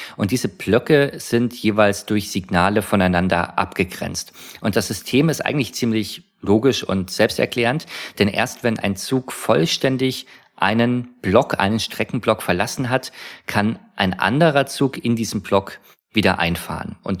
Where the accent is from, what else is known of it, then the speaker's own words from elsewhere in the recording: Munich, Bavaria, Germany; born there; Ich komme gebürtig aus München. Insofern kenne ich die Gegend da ganz gut.